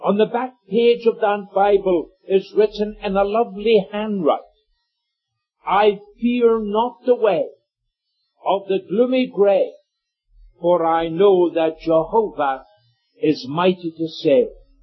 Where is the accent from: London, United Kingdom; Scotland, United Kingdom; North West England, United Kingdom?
Scotland, United Kingdom; Annan; Now, I was not, as you might think, born in Northern Ireland. I was born in Scotland.